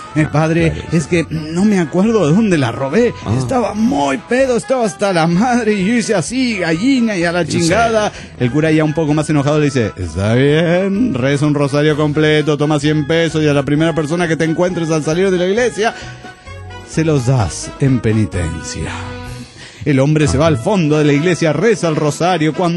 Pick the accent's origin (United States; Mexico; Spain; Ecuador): Mexico; Almoloya de Juárez, State of Mexico; de Almolilla de Juárez.